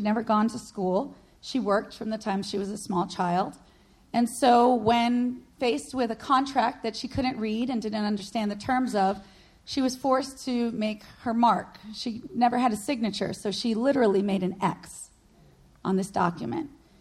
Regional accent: Long Island, New York, United States; But I grew up on Long Island, and I felt like, wow, you know, I'm a New Yorker, and I'm an American

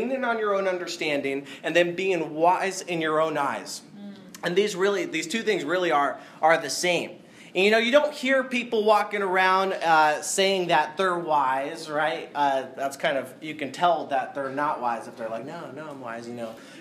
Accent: New York, United States; I am from New York, and so I have the mentality of I'm going to get what I want, and nobody's going to stop me

